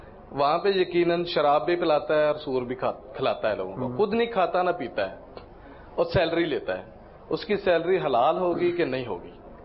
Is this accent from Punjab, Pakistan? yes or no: yes; Mandi Bahauddin, Punjab, Pakistan; میرا تعلق منڈی بولدین سے ہے.